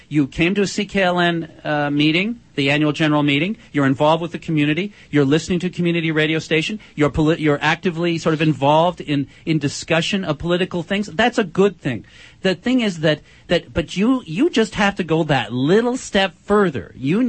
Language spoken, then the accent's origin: English; Scarborough, Ontario, Canada; I'm from Scarborough. I spent most of my life in Scarborough. I'm from there.